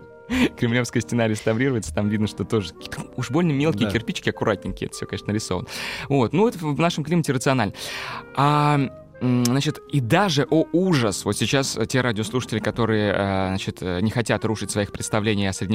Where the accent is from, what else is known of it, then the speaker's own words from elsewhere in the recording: Kazan, Tatarstan, Russia; Иван Грозный взял Казань, мой родной город.